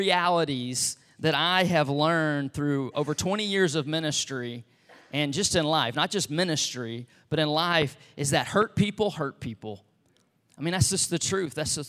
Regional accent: Beaumont, Texas, United States; But I grew up in Beaumont, Texas, adopted to a great family, but not a perfect family, right?

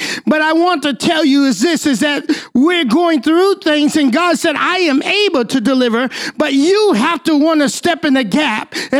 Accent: New Hampshire, United States; now in Nashville, United States; we were raised in New Hampshire all my life. My mother was born here in Nashville, so we were the only black student in class, usually.

